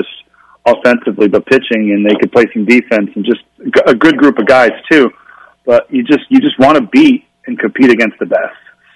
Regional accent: Rhode Island, United States; Boston to me, I mean, I grew up in Rhode Island.

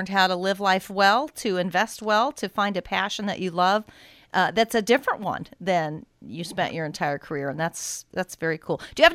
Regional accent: Nashville, Tennessee, United States; You know, I grew up in Nashville, just sidebar, so I'm familiar with I did.

